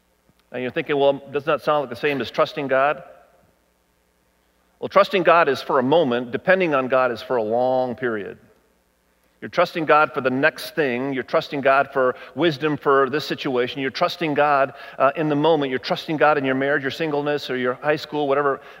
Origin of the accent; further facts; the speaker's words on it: United States; Now, as an American, and you're probably thinking the same thing I am, that is just really inefficient.